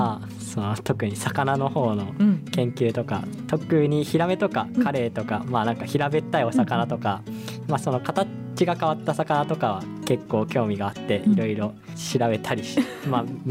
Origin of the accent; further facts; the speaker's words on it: Ehime, Japan; まあ、地元が愛媛なんですけど